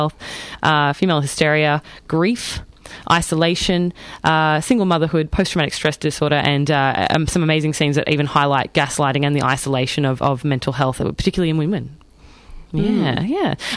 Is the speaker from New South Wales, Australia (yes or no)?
no; Queensland, Australia; accent: Queensland; Excuse my Queensland accent.